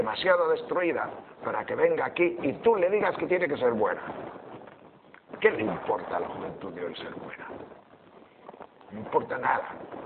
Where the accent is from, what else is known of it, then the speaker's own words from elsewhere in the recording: León, Castile and León, Spain; Yo cuando era pequeño, allá por el año 43 o 44 en mi pueblo de León, que hacía muchísimo frío y mucha nieve